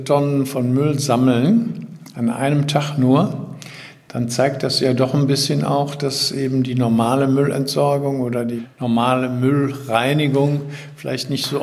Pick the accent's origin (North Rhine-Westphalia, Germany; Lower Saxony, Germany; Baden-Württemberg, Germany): North Rhine-Westphalia, Germany; Düsseldorf; Ich stamme aber ursprünglich aus Düsseldorf